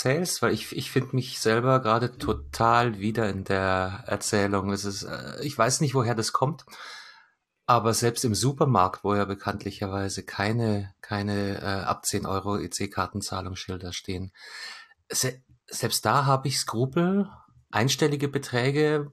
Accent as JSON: {"language": "German", "town": "Munich", "region": "Bavaria", "country": "Germany", "said": "Ich komme direkt aus München"}